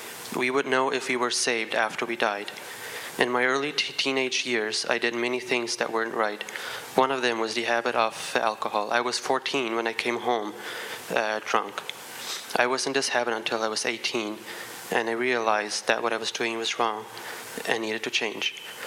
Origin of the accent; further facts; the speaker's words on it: Mexico; I was born in Mexico into an old colony family, a family of 10.